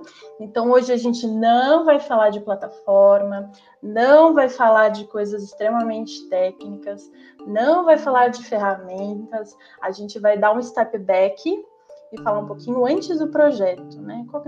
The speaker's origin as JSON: {"language": "Portuguese", "region": "São Paulo", "country": "Brazil", "also_born_or_lived": "Curitiba", "said": "sou paulista, então hoje eu tô com 28 anos, trabalho na Take, sou analista de performance e inteligência de dados. Moro na Zona Sul aqui em São Paulo"}